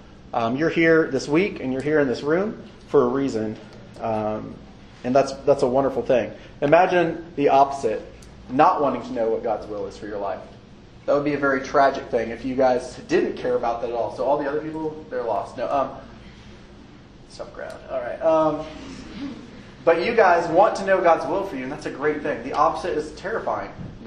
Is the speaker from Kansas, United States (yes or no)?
yes; Topeka, Kansas, United States; I'm from Topeka, Kansas, so that's why I'm wearing KU Jayhawk shorts